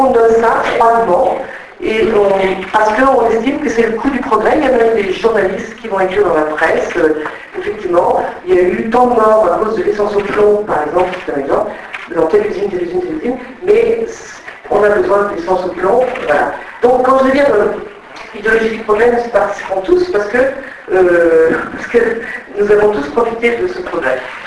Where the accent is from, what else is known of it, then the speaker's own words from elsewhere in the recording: Nouvelle-Aquitaine, France; born there; je suis moi-même fille d'agriculteur, je suis née dans le Poitou-Charentes sur une ferme.